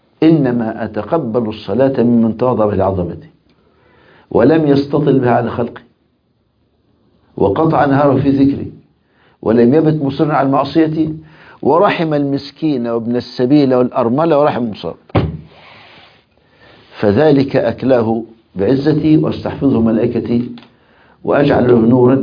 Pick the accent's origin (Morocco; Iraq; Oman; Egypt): Egypt; يعني من الصور المشهورة جدا عندنا في مصر وأبو شريف يعرفها تماما